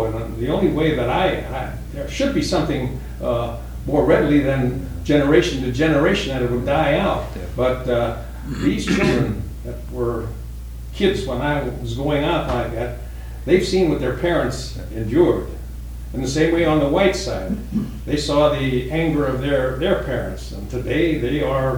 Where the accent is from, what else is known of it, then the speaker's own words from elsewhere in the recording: St. Louis, Missouri, United States; Well, I don't know if any of you folks here have grown up in a really segregated society. Now, I came from St. Louis, and boy, I'll tell you, back at the 30s, you know, in the midst of the Depression, I saw the horrors of that.